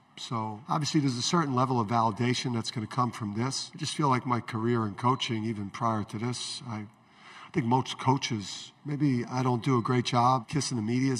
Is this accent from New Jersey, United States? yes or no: yes; Jersey City, New Jersey, United States; I'm where I'm from Jersey City, and this is how people from Jersey City act.